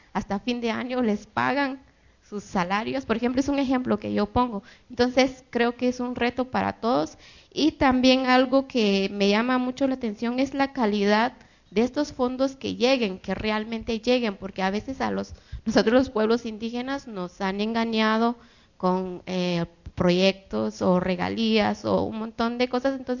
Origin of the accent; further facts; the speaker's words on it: Guatemala; yo pienso en una organización de mi pueblo, de donde vengo, es una asociación de mujeres